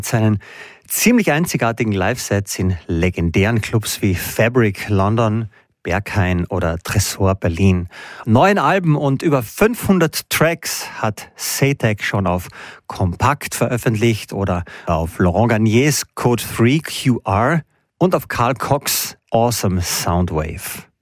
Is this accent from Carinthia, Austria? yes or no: yes; Klagenfurt, Carinthia, Austria; Ja, und jetzt habe ich was ganz Erfreuliches aus meiner Heimat zu berichten, nämlich aus Klagenfurt.